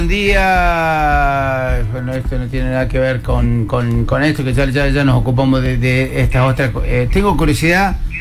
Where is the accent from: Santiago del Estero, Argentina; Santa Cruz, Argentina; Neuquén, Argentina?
Santiago del Estero, Argentina; Les cuento algo, soy de Santiago Capital.